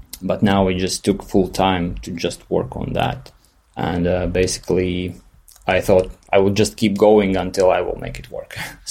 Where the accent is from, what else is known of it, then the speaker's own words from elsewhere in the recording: Valmiera, Vidzeme, Latvia; born there; English is a second language; I was born in Valmiera, which is a small city in Latvia. And Latvia is a small country, like 1.5 million people in Eastern Europe.